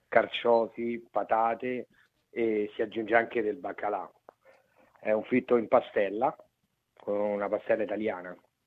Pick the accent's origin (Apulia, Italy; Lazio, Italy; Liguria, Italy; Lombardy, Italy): Lazio, Italy; Rome; Io vengo da Roma.